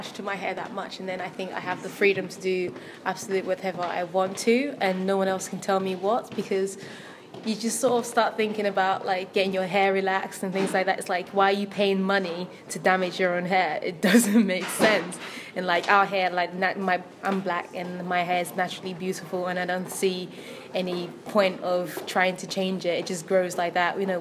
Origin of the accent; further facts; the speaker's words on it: Nigeria; I'm Nigerian.